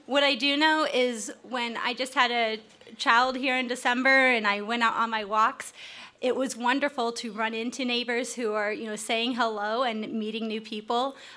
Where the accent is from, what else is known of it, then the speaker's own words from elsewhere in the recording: Indiana, United States; I would say when I grew up in Northeast Indiana, we really didn't come to Fort Wayne except for about once a year